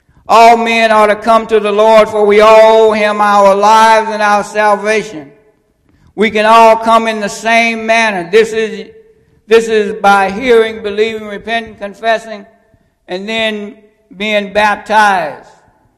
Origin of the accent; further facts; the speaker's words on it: England, United Kingdom; Since I'm English and I barely speak that so well, I simply say thank you